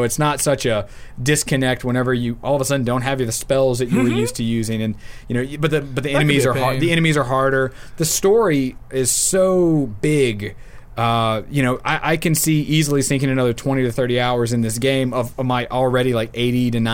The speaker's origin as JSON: {"language": "English", "region": "Louisiana", "country": "United States", "said": "We're from Louisiana, so deal with it."}